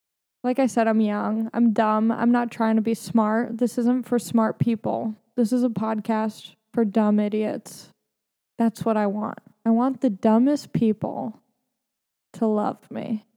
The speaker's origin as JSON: {"language": "English", "town": "Long Beach", "region": "California", "country": "United States", "tie": "born or raised there", "said": "I'm from Long Beach, California, and, you know, grew up with my parents, Larry and Jennifer, good people, working class, union people."}